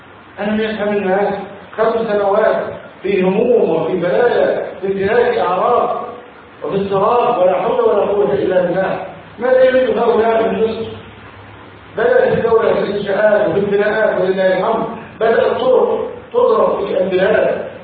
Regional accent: Egypt; أن يحفظ بلدنا مصر

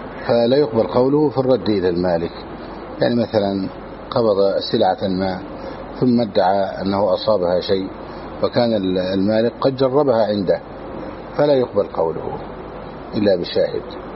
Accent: Egypt; عندنا في مصر

